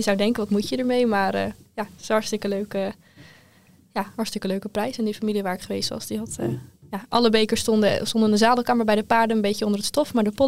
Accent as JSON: {"language": "Dutch", "region": "Zeeland", "country": "Netherlands", "said": "Ik ben wel Zeeuws, maar ik kan niet heel goed Zeeuws hoor."}